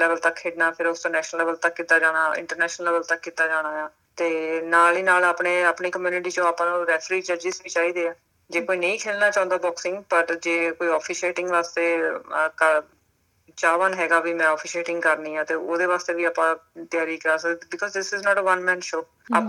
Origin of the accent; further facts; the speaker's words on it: Mohali, Punjab, India; moved away as an adult; also born or lived in Uttar Pradesh; now in Australia; ਤੇ ਉੱਦਾਂ ਮੇਰਾ ਜਨਮ ਯੂਪੀ ਦਾ ਆ, 1 ਸਾਲਾਂ ਦੇ ਸੀ ਜਦੋਂ ਆਪਣੇ ਮੋਹਾਲੀ ਮੇਰੇ ਘਰਦਿਆਂ ਨੇ ਘਰ ਬਣਾਇਆ ਸੀ